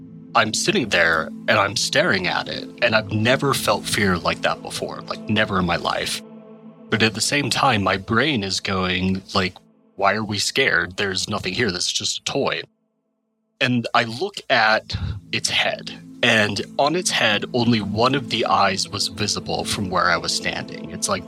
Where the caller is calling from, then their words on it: Utah, United States; I'm calling from Utah.